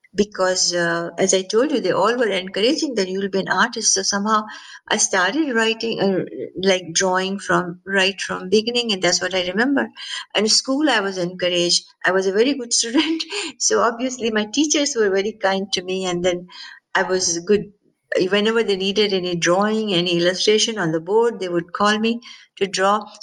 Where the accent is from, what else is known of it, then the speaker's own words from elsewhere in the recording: India; born there; And I was born in India.